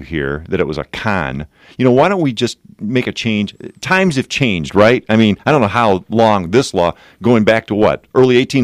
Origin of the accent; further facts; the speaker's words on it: United States; And I'm an American, and I want to see change.